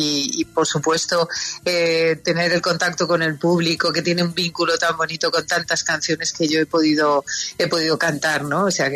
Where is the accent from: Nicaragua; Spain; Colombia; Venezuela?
Colombia; y ahí empecé yo a cantar y ella me puso de solista. O sea, imagínate lo importante que para mí es Colombia